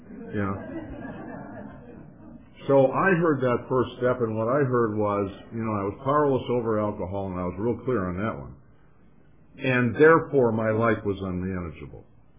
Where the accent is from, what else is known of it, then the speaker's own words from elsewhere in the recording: Midwest, United States; And I went east to college. I was raised in the Midwest. I felt out of place.